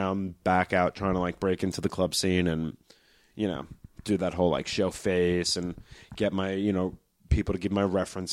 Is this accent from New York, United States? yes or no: yes; New York, United States; Like, I'm from New York and I became a comic there. And I came out here to take the next step